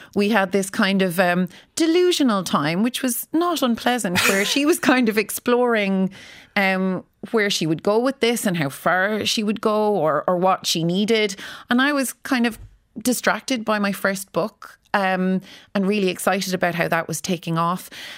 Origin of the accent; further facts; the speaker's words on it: Cork, Munster, Ireland; Definitely bold. I'm from Cork